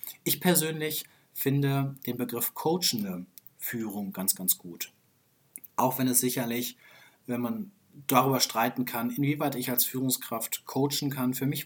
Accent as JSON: {"language": "German", "town": "Hanover", "region": "Lower Saxony", "country": "Germany", "said": "In Hannover, wo ich herkomme, gibt es noch so ein altes Kino aus den 70er Jahren."}